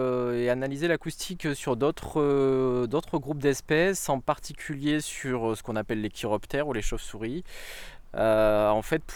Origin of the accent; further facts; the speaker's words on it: Brittany, France; je viens de Bretagne